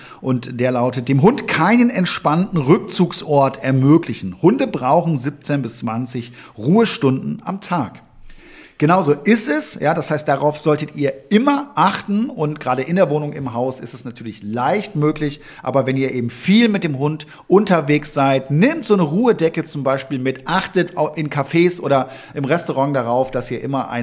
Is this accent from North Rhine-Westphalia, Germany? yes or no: yes; North Rhine-Westphalia, Germany; wir kommen ja hier aus Nordrhein-Westfalen